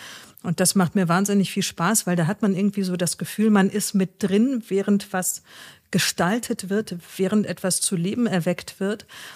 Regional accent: Bonn, North Rhine-Westphalia, Germany; Nein, ich komme ursprünglich aus Bonn. Ich bin Rheinländerin durch und durch. Habe da nur 5 Jahre gewohnt, aber ich glaube, das kriegt man nicht so richtig los.

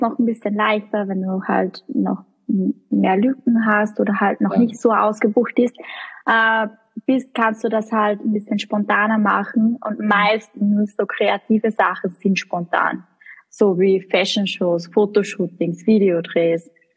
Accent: Kollerschlag, Upper Austria, Austria; born there; Und wo ich geboren bin, in Kollerschlag.

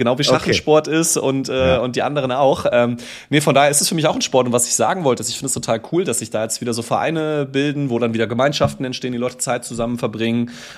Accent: Burkauen, Hesse, Germany; also born or lived in Frankfurt; ich bin ja zwar in Frankfurt geboren, aber in Osthessen, der Ort heißt Burkauen, das ist so in der Nähe von Fulda, könnt ihr mal googeln, ganz nette Gegend da, aber da ist halt natürlich nicht viel

